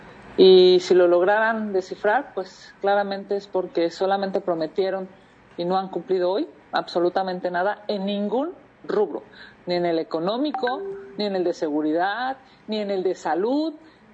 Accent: Mexico; No nos lo podemos permitir como mexicanos.

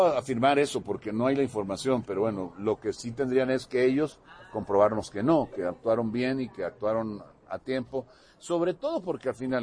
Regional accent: Veracruz, Mexico; Yo vengo de un estado de Veracruz donde es el estado con mayor número de incidencias al año, siempre, cada año, por fenómenos naturales.

